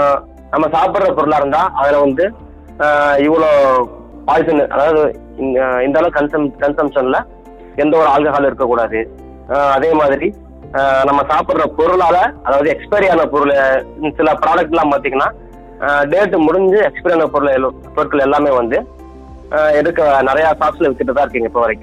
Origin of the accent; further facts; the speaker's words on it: Erode, Tamil Nadu, India; என்னோட சொந்த ஊர் ஈரோடு.